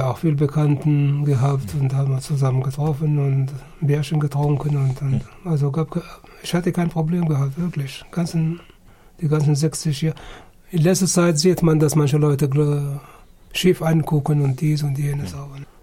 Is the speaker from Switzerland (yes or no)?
no; Germany; ich komme aus der DDR und ich brauchen sie nicht zu bezahlen